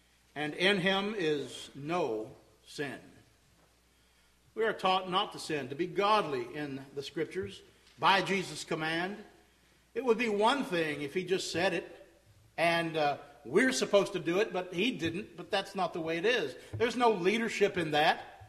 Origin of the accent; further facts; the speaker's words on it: Texas, United States; And I'm not from the South, I'm from Texas, so I know about one.